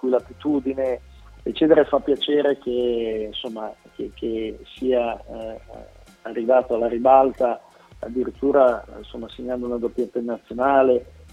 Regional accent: Milan, Lombardy, Italy; Sì, tra l'altro sono anche milanese

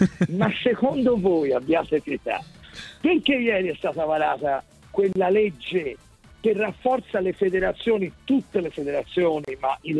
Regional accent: Florence, Tuscany, Italy; essendo fiorentino e seguendo da vicino le vicende anche della squadra della mia città

